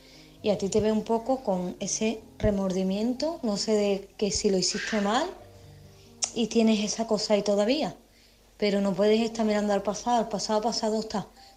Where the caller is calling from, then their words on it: Málaga, Andalusia, Spain; de Málaga.